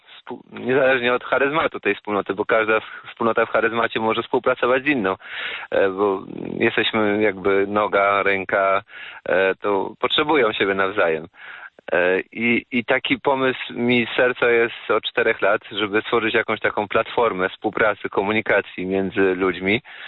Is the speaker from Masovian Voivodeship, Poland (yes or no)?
yes; Masovian Voivodeship, Poland; spod Warszawy.